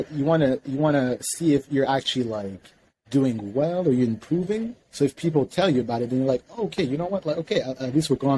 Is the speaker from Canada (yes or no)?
yes; Canada; I told them I'm from Canada.